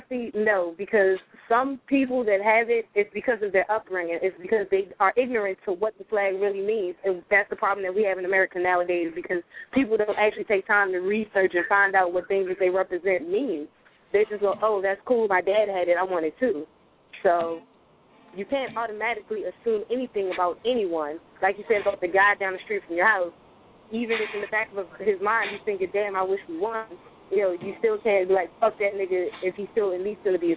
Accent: Germany; I am German. I was born in Germany. I stayed in Germany for a couple of years. My grandmother is Cuban. My grandfather is Puerto Rican.

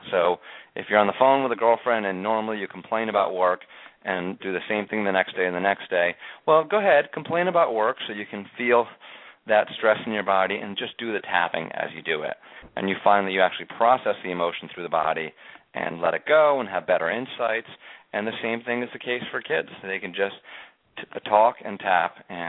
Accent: Newtown, Connecticut, United States; Yeah, so I live in Newtown, which is, a lot of people know now is the home of the Sandy Hook shooting. Sandy Hook is a part of Newtown, and I own a home here. Have lived here the last couple of years. I grew up in the town next to this town, Brook

